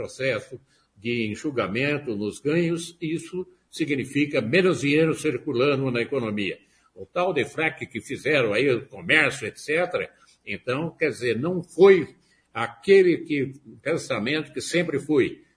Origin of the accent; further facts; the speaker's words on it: Brazil; Mas vamos aí, nós somos brasileiros, acreditamos no nosso futuro e vamos em frente.